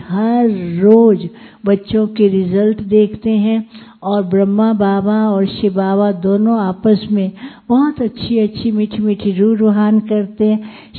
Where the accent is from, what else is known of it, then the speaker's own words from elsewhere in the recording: Karnal, Haryana, India; born there; जब मैं करनाल में पैदा हुई